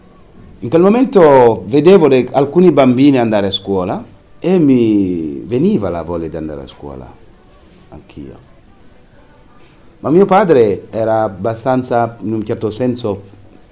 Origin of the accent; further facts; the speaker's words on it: Senegal; moved away as an adult; now in Italy; Sono nato in Senegal 40 anni fa, in un villaggio di 500 abitanti circa. All'epoca al villaggio c'era solo una casa fatta con i mattoni, il resto erano tutti capanne.